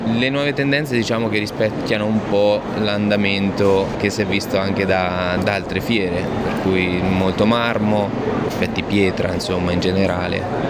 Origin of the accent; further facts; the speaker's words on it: Macerata, Marche, Italy; Da Macerata, veniamo da Macerata … della ditta Riganelli